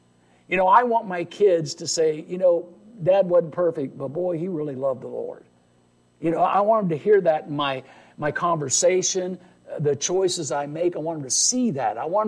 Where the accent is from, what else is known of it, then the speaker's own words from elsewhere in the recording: Portland, Indiana, United States; before that, I was a church planter in my hometown area. You talk about having some challenges, a prophet without honor in his own home. They knew me in Portland, Indiana as an entertainer.